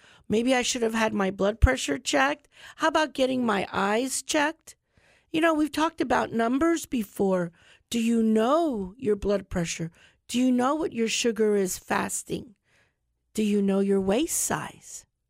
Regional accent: United States; which I grew up here in Charlotte County my whole life

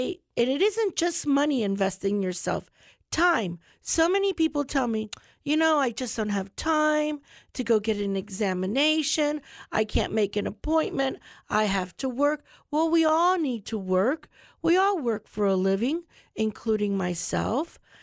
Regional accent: United States; which I grew up here in Charlotte County my whole life

